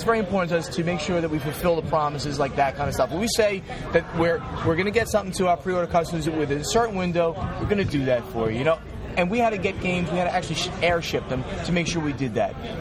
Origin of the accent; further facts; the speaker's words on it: United Kingdom; accent: British; You'd be like making fun of my British accent.